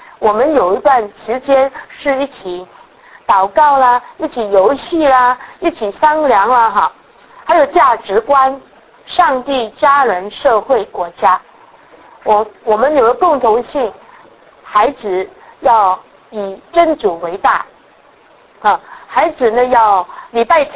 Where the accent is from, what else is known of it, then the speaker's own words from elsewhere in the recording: China; now in United States; 所以我们中国人的家庭，人家客人来了，你要打个招呼